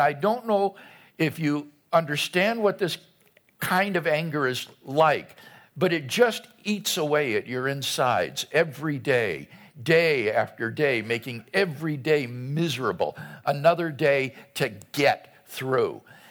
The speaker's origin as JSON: {"language": "English", "country": "United States", "said": "Well, we're Americans. Jan and I are here on a three-week speaking trip to various universities in four cities of Australia."}